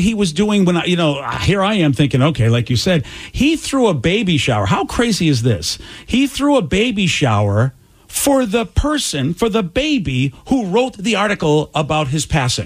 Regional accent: New England, United States; When I first came to town, of course, we're both from New England.

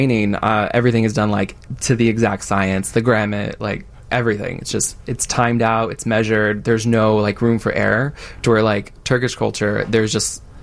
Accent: Schertz, Texas, United States; A small town outside of San Antonio called Schertz.

